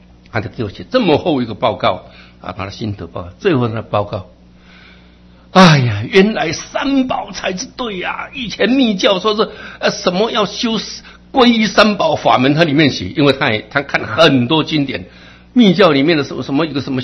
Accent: Luodong, Yilan County, Taiwan; 我在乡下长大的，乡下的地方，在罗东那个地方。我们以前考初中都要联考啊，有没有？

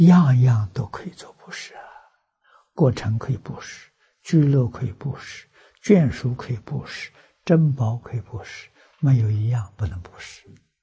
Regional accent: China; 我们中国人有一句俗话说，到家了

